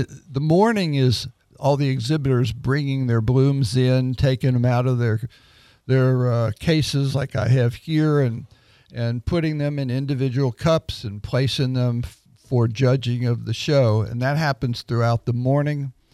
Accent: Kentucky, United States; I grew up in Kentucky.

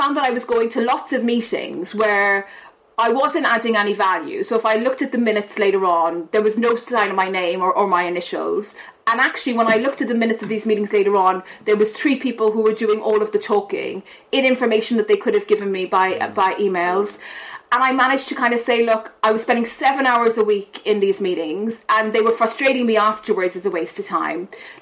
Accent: Ireland; you know, I'm Irish, and in all of our sports, we have what we call a backdoor

